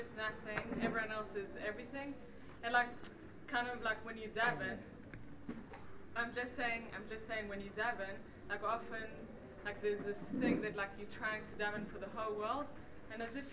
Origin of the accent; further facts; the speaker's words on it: Israel; at least growing up in Israel, I grew up in Israel